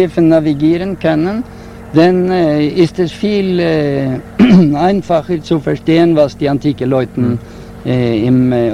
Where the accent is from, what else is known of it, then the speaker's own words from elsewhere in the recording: Italy; German is a second language; Und er kam nach meiner Heimat in Italien.